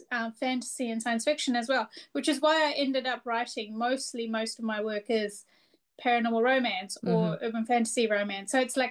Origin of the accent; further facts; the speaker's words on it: Fiji; born there; I was born in Fiji, and I remember the sound of, there's a lot of tin roofs there